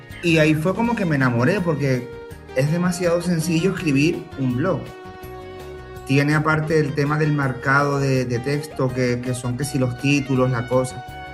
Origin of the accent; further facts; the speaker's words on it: Canary Islands, Spain; now in Venezuela; Resido en Venezuela, resido sí, cerca de Caracas. Soy español, soy de Canarias.